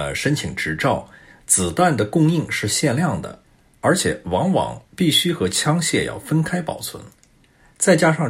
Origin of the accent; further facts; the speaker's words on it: Canada; Chinese is a second language; 我是加拿大人，在加拿大我们有一句谚语